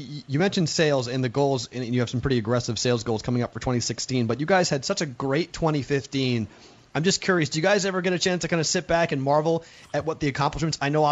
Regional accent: Boston, Massachusetts, United States; I'm a Red Sox fan. I'm from Boston.

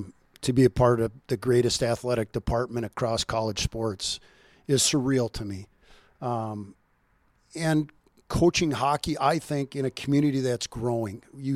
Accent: Minnesota, United States; Like growing up in Minnesota, I had a chance to do all those things.

